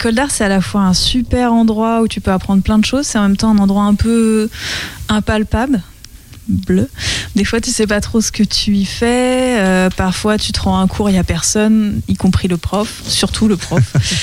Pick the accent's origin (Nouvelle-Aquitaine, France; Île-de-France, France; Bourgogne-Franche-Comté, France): Île-de-France, France; Les Mureaux; la grande banlieue. Ouais, c'est à 40 km à peu près de Paris, entre Poissy et Cergy, ça s'appelle Les Mureaux, ma ville natale. C'est une ambiance avec beaucoup de... pas mal de bitume, quand même.